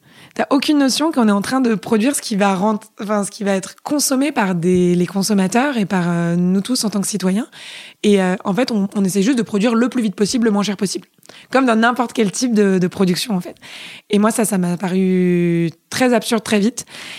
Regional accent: Paris, Île-de-France, France; Moi, je suis... hyper parisienne. J'ai passé toute mon enfance à Paris, dans le 4e arrondissement.

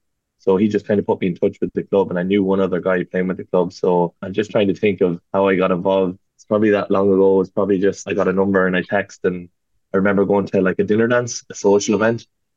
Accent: Ireland; born or raised there; now in Sydney, Australia

